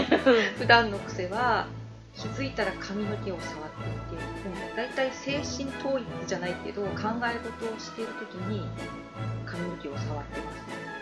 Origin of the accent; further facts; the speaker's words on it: Fukuoka, Japan; 福岡生まれの福岡育ちです。